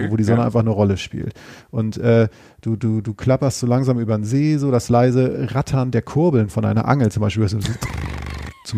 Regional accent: Northern Germany, Germany; now in Cologne, Germany; Und als Norddeutscher ist es so, ich lebe ja jetzt in Köln

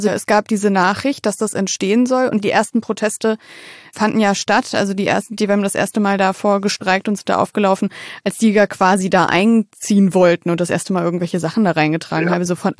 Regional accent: Wolfsburg, Lower Saxony, Germany; Also, ich komme aus Wolfsburg.

